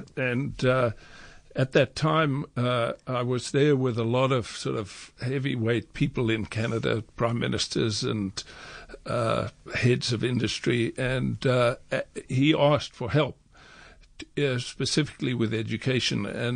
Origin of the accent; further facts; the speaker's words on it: Cape Town, Western Cape, South Africa; moved away as an adult; also born or lived in Grahamstown; No, I grew up in Cape Town.